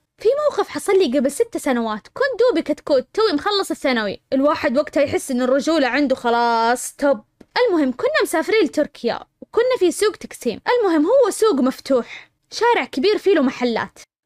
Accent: Saudi Arabia; قال لي أنت من وين؟ قلت له أنا من السعودية

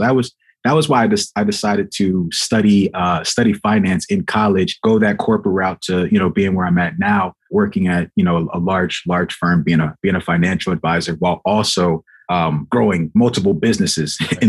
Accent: Sicklerville, New Jersey, United States; originally from Sicklerville, New Jersey.

